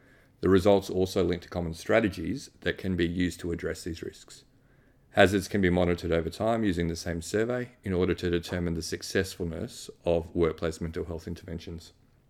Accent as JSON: {"language": "English", "country": "Australia", "said": "including my home country Australia"}